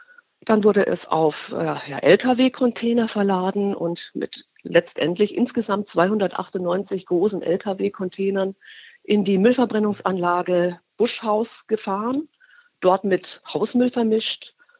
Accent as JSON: {"language": "German", "region": "Bavaria", "country": "Germany", "tie": "born or raised there", "said": "Ich selbst habe eine Westbiografie. Ich bin im Zonenrandgebiet aufgewachsen, auf bayerischer Seite."}